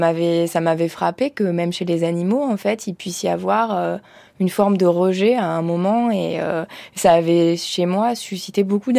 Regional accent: Auvergne-Rhône-Alpes, France; parce que j'ai vivé à un moment donné en ville et tout ça, que j'étais partie de l'Ardèche

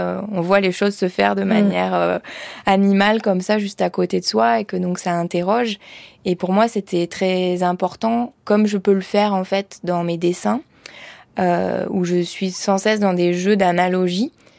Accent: Auvergne-Rhône-Alpes, France; parce que j'ai vivé à un moment donné en ville et tout ça, que j'étais partie de l'Ardèche

